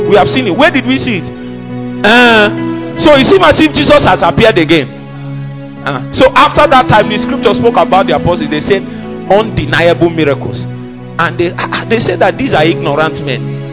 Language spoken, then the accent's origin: English; Onitsha, Anambra, Nigeria; I grew up around Onitsha those days